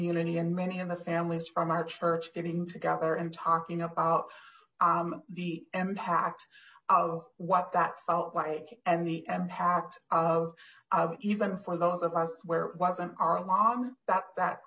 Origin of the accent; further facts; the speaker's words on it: St. Paul, Minnesota, United States; When I was a kid growing up in St. Paul, my parents were close friends with another Black couple from the church that we attended.